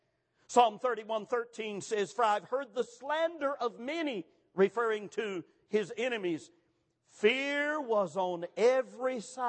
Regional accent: Gaffney, South Carolina, United States; Many times as a young man growing up in Gaffney, South Carolina, I heard my godly dad … quote this verse over and over and over again.

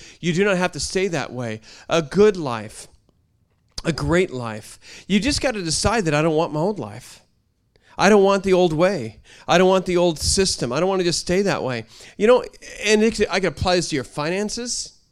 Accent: Oregon, United States; Aren't you from Oregon? I said, yeah, I'm from Oregon.

